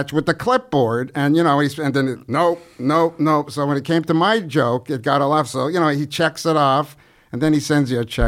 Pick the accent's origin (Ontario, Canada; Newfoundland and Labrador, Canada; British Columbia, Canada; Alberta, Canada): Ontario, Canada; Toronto; moved away; so I took this comedy workshop because I came from Toronto. I had to leave.